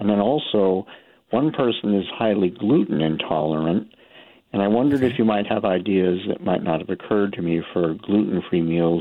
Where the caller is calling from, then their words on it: Indiana, United States; Oh, I'm calling from Northern Indiana with the WVPE station in Elkhart, South Bend area.